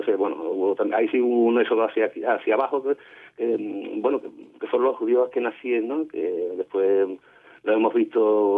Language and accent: Spanish; Seville, Andalusia, Spain; yo soy sevillano, pero bueno, por cercanía Córdoba siempre ha supuesto, yo, vamos, me conozco muy bien Córdoba de hace mucho tiempo